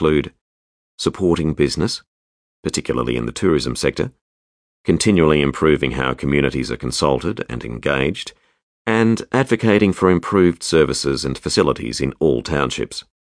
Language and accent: English; Emerald, Victoria, Australia; Born and raised in Emerald, I will always consider these Rangers my home.